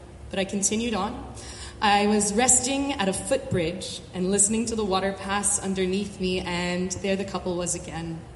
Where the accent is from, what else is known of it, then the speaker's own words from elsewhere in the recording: Baltimore, Maryland, United States; I'm from Baltimore. This is my first time in the Smokies